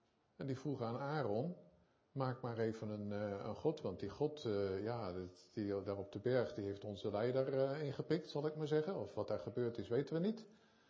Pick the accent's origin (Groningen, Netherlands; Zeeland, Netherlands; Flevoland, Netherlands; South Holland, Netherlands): South Holland, Netherlands; Zoetermeer; voor degenen die mij nog niet kennen. Ik kom uit Zoetermeer.